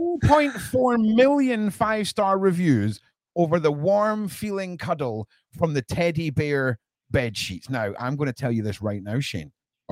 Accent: Scotland, United Kingdom; I'm from Scotland

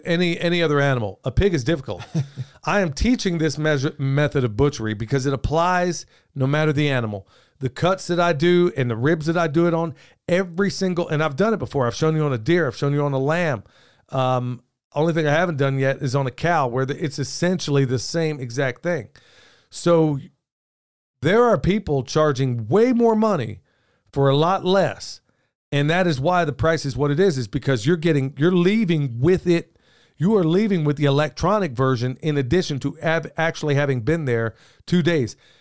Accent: United States; And frankly, I'm an American first.

